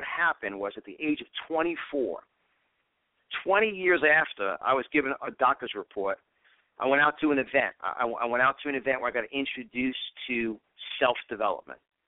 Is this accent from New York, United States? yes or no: yes; New York, United States; I was born and raised in New York.